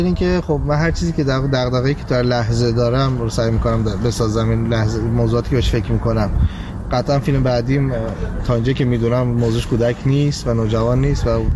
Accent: south, Iran; من خودم چون جنوبی هستم

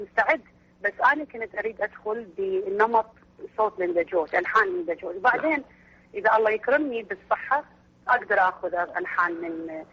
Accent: Iraq; moved away; بس ما كان في دعم كعراقية مغتربة

